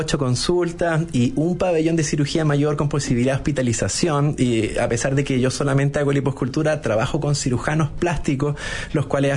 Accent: Temuco, Araucanía, Chile; also born or lived in Los Ángeles; chileno, 37 años, casado, dos hijos. Soy de Temuco, del sur de Chile. Nací en Los Ángeles, pero me crié en Temuco.

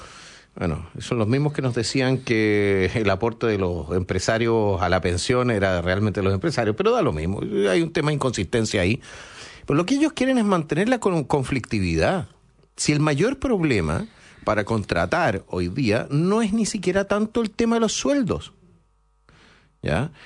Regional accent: Chile

